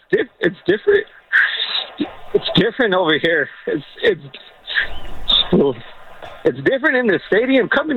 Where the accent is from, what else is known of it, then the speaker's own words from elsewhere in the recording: San Jose, California, United States; I'm from San Jose. I'm in the second deck.